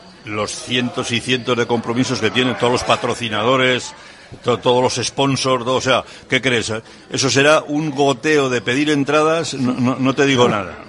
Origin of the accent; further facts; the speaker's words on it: Bilbao, Basque Country, Spain; Somos de Bilbao, pero no tanto.